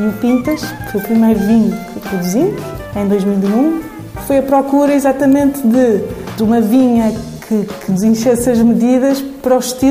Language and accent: Portuguese; Lisbon, Portugal; porque também, tal como eu, somos de Lisboa.